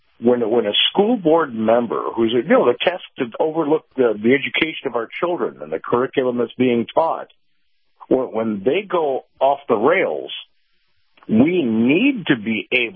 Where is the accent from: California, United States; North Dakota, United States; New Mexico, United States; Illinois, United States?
Illinois, United States; because where I grew up in outside of Chicago, we had a wonderful school board.